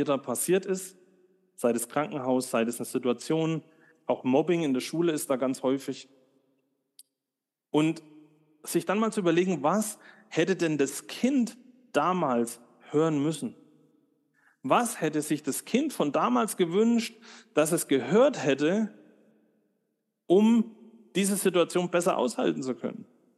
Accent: West Germany, Germany; und ich bin immer vorsichtig, als Westdeutscher über die DDR zu reden

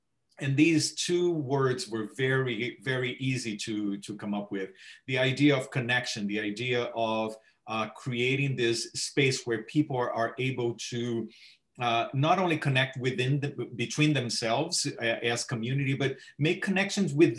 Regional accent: Brazil; now in United States; I am originally from Brazil, but I have been living in the U.S. and the northeast of U.S., very close to New York City, for the 29 years now. So it's been quite a long time that I moved to this country.

